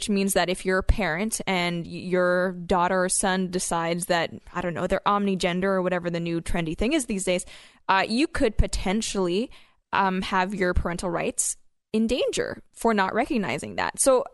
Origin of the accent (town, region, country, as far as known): Hong Kong; born or raised there